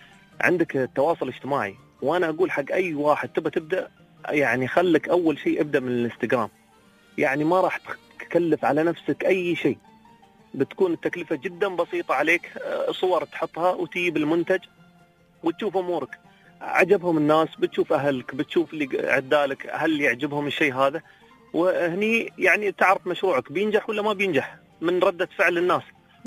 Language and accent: Arabic; United Arab Emirates